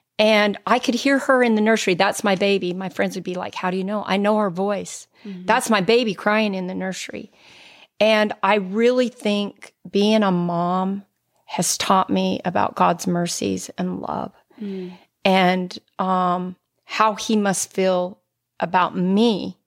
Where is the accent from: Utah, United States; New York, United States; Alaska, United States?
Utah, United States; But yeah, I was born and raised in Utah.